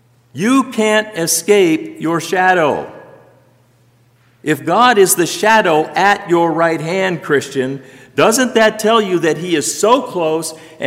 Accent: Phoenix, Arizona, United States; born there; Brothers and sisters, I was born in Phoenix, Arizona in the middle of July. I know something about heat in the desert.

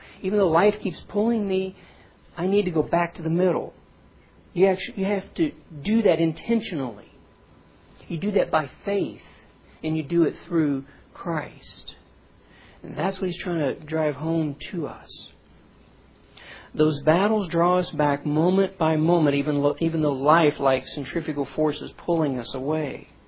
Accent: the South, United States; Okay, now, there was one down at Astroworld in Houston. I grew up in the South.

